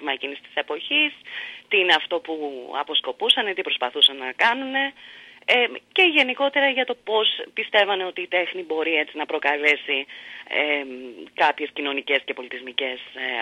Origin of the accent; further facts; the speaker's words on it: Corfu, Ionian Islands, Greece; η Κέρκυρα είναι η καρδιά μου, είναι ο τόπος μου, πάντα ήταν.